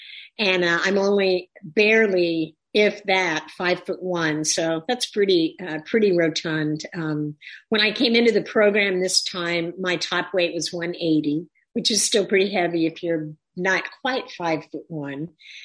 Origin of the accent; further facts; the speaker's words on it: Midwest, United States; I grew up in the Midwest in the 50s. I just turned 71.